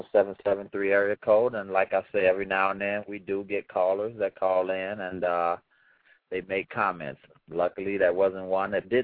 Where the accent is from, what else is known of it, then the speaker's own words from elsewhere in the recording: Northern United States, United States; Well, you need to write one for the Northern man, too, because I'm from the North.